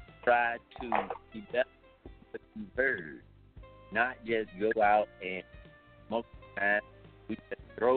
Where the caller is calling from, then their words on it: Gulf Breeze, Florida, United States; I'm calling from Florida, Gulf Breeze area.